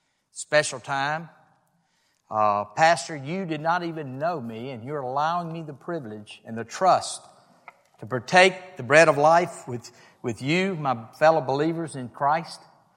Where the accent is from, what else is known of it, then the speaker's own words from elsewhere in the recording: Louisiana, United States; Now, I'm from Louisiana. My wife is here with me. We've lived through 6 hurricanes